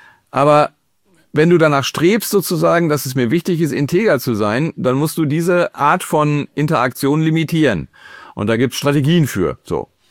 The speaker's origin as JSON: {"language": "German", "region": "North Rhine-Westphalia", "country": "Germany", "said": "Ich komme ja aus NRW, im Sauerland, da stehen die Leute tierisch auf Schützenfeste."}